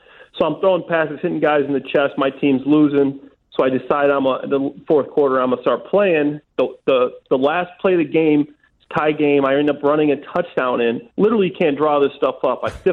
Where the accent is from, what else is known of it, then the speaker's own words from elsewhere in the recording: Dwight, Illinois, United States; also born or lived in Libertyville; My buddy from my hometown of Dwight, Illinois. I was born in Libertyville. I grew up in Dwight, which is about 75 miles south of the city. Very small town.